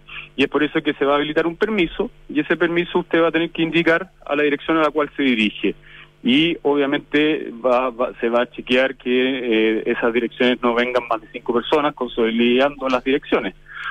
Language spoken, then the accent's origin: Spanish; Chile; yo creo que es porque somos tímidos los chilenos en general